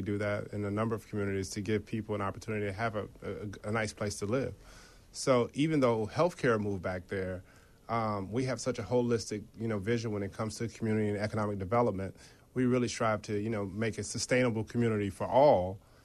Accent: Chicago, Illinois, United States; I'm from Chicago.

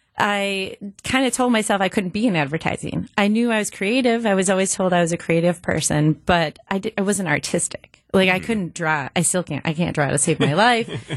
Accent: Grafton, Wisconsin, United States; So I'm from the area. I grew up in Grafton. I'm a proud University of Wisconsin-Milwaukee alum.

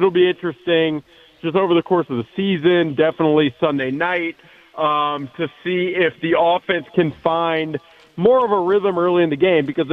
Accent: Birmingham, Alabama, United States; I'm from Birmingham, so I've known

